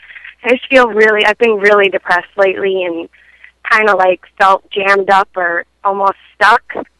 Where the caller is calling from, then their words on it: Florida, United States; Sorry, I'm from Florida.